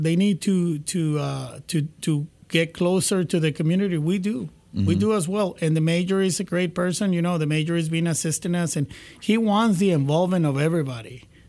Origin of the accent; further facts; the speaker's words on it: Weslaco, Texas, United States; Yes, and we want to make sure that everybody in town knows I'm here, you know, and I'm from Weslaco.